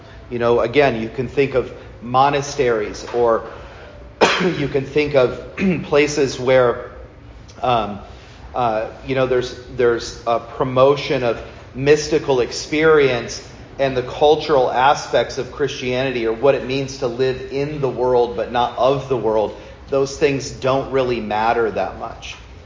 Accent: Pennsylvania, United States; And I grew up in Pennsylvania. You know, I grew up around Amish people and, you know, little towns with places where you'd tie your horse to go in the store because of so many Amish.

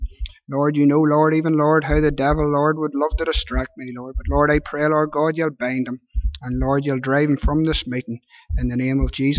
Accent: Armagh, Northern Ireland, United Kingdom; I grew up in Armagh, not far from Listenhill Primary School, where I attended as a child. We attended Third Armagh Presbyterian Church

